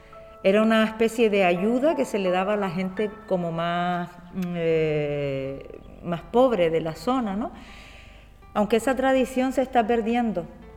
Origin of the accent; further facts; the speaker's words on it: Santa María de Guía, Canary Islands, Spain; yo soy de Gran Canaria, del norte, del noroeste más concretamente, de un barrio del municipio de Santa María de Guía.